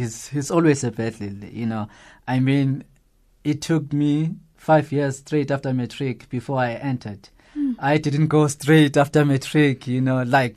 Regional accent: Alexandria, Alexandria Governorate, Egypt; English is a second language; You must remember, I'm from Alexandria, you know. I'm from Alexandria.

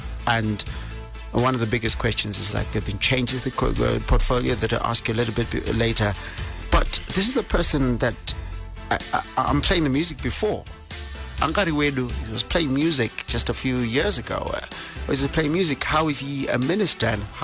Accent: Bulawayo, Zimbabwe; 106.7, of course, is my hometown, Bulawayo.

